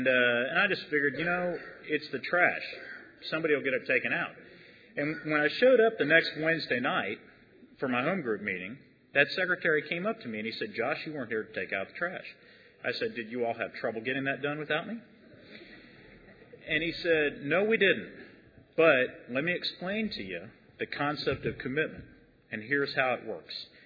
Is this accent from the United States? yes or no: yes; Dallas, Texas, United States; I'm from Dallas, Texas. From the Chicago group in Dallas, Texas.